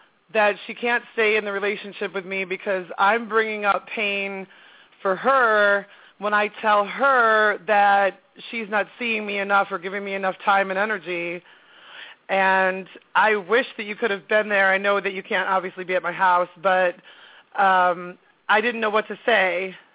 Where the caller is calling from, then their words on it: Asheville, North Carolina, United States; I'm calling from Asheville.